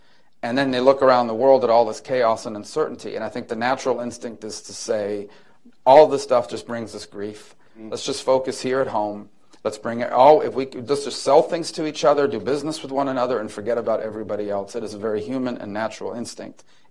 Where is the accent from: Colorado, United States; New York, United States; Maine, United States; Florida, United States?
Florida, United States; Miami; Because I grew up in Miami.